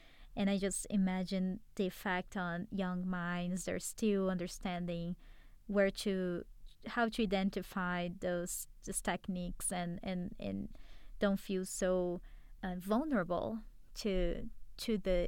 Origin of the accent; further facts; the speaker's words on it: Brazil; now in United States; since I've moved to the U.S., I'm from Brazil